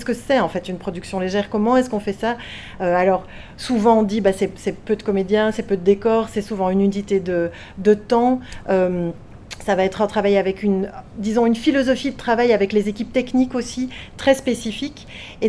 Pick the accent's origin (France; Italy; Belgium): Belgium; Il faut savoir que chez nous, en Belgique, on reçoit tout le monde en audition.